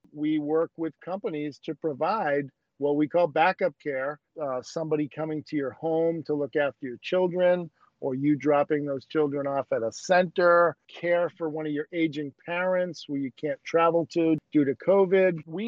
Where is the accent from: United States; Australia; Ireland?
Ireland; You know, as an Irish guy, I really believe in that.